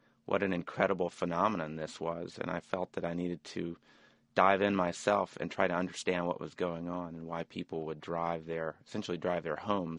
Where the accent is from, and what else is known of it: Birmingham, Alabama, United States; born or raised there; now in New York, United States